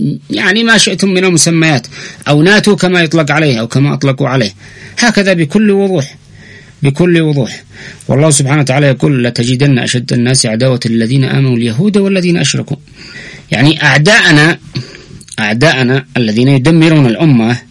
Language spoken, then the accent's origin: Arabic; Yemen; نحن كشعب يمني